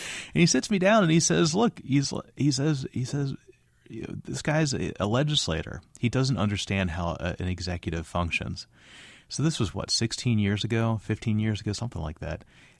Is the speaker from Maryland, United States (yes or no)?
yes; Baltimore, Maryland, United States; look, when I'm in Washington, I'm from Baltimore. It's only 45 minutes away